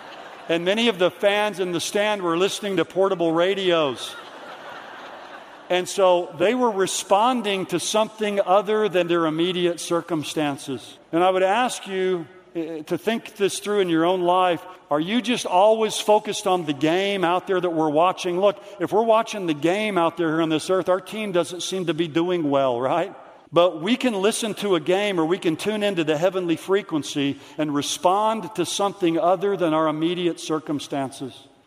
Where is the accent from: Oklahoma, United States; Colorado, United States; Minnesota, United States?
Oklahoma, United States; this is football season, you know, I'm from Oklahoma, everybody down there loves football